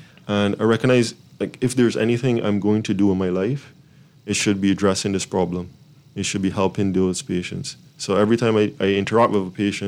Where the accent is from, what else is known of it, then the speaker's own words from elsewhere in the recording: Barbados; Well, you know, I'm originally born and raised in Barbados, BIM as we love to call it.